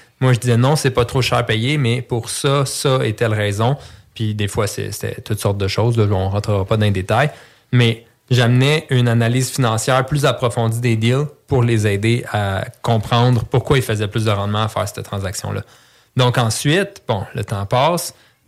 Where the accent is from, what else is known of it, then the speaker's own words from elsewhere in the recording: Candiac, Quebec, Canada; Oui, j'habite à Brossard en ce moment. J'ai grandi à Candiac. Fait que, un vrai gars de la rive sud, là.